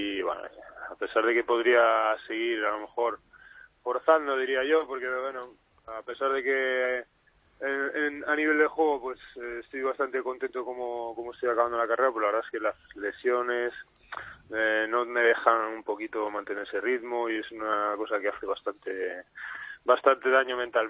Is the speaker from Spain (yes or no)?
yes; Spain; Hombre, por supuesto que yo soy español